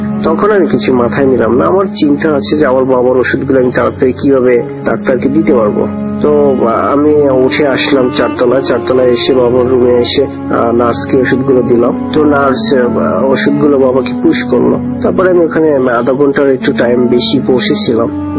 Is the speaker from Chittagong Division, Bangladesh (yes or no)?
no; Barisal, Barisal Division, Bangladesh; now in Saudi Arabia; থাকি সৌদি আরবের আলদোয়াদনি শহরে। আমি এখানে একটা টয়েটো কোম্পানিতে জব করি। আমার দেশের বাড়ি বরিশাল জেলা